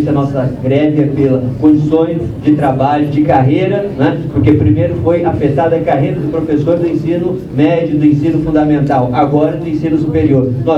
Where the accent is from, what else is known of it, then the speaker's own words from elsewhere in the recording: Rio das Ostras, Rio de Janeiro, Brazil; sou de Rio das Ostras.